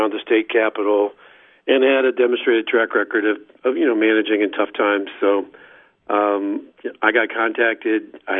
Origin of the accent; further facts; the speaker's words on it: Dayton, Ohio, United States; I'm from Dayton originally, and mm-hmm. this is about an hour away